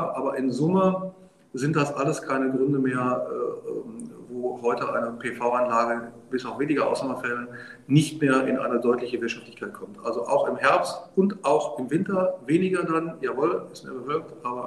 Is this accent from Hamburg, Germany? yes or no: no; North Rhine-Westphalia, Germany; Ich komme aus dem Bergischen Land